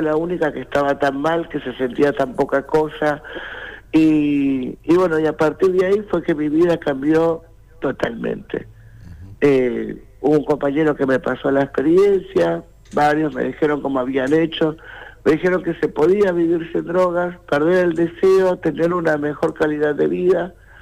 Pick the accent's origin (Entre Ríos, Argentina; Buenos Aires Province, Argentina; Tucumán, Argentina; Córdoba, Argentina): Buenos Aires Province, Argentina; La Matanza; Yo soy de Buenos Aires, de La Matanza.